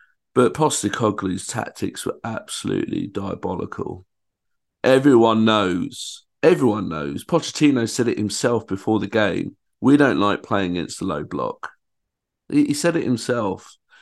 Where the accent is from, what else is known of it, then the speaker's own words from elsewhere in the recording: Australia; as an Australian, he's been enjoying Bazball.